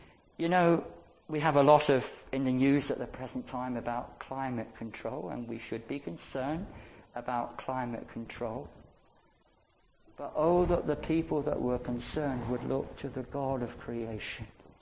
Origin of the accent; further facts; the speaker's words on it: Barnstaple, South West England, United Kingdom; I was born and brought up in Barnstable in North Devon, and our home was above Barnstable, above the River Tor, high up